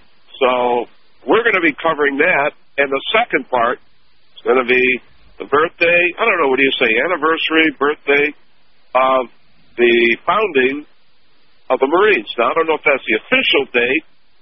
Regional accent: Detroit, Michigan, United States; I was from Detroit, very racially divided city

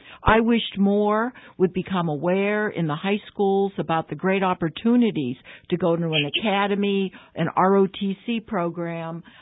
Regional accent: Ohio, United States; I grew up in Ohio, and after I graduated from U of M, I went and did trauma nursing

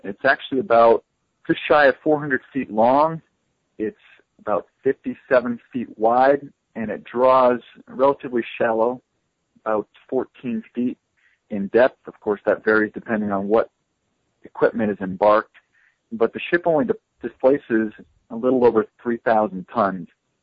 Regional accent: New York, United States; my mom, you know, served in the bank industry for a while in my hometown in upstate New York.

